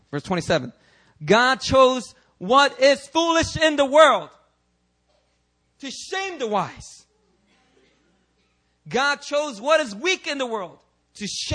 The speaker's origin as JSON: {"language": "English", "town": "Daegu", "region": "North Gyeongsang", "country": "South Korea", "said": "I'm from Daegu and I still can't understand Busan."}